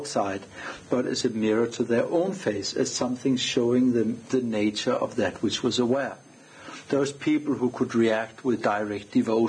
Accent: Denmark; I'm from Denmark.

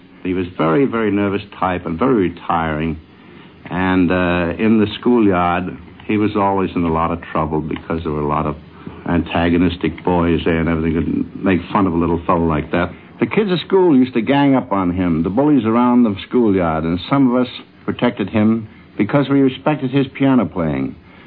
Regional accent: Elmhurst, New York, United States; Well, it just happened that I was brought up in Elmhurst, Long Island, with Jerome Kern.

